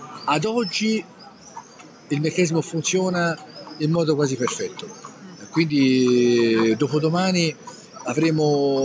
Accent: Siena, Tuscany, Italy; anche se siamo di Siena

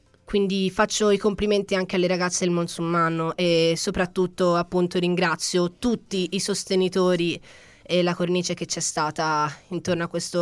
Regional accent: Arezzo, Tuscany, Italy; io sono un pochinino senese d'adozione, dai, diciamo la verità. Cioè, so d'Arezzo, come si suol dire, però sono un pochinino senese d'adozione.

